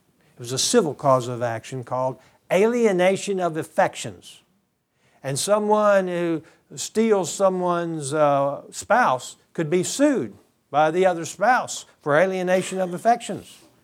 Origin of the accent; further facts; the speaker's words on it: Texas, United States; See, I grew up in Texas. I'm a Texas boy. I was conceived in Texas. I was born in Texas. I grew up in Texas. I spent time in West Texas.